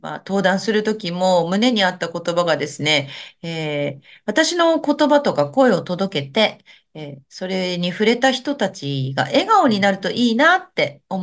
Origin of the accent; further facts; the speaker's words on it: Toyama, Japan; 私、富山県出身なんですね。